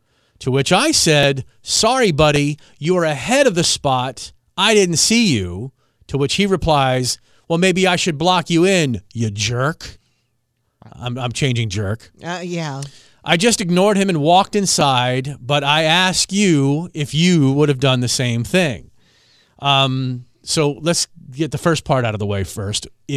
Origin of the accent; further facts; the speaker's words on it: Washington, District of Columbia, United States; So I was in my hometown in Washington, D.C. over the weekend.